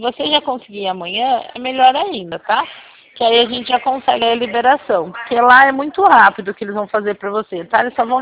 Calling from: São Carlos, São Paulo, Brazil; Eu sou aqui de São Carlos, tá?

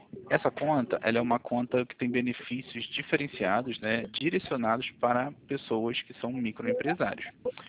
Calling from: Rio de Janeiro, Brazil

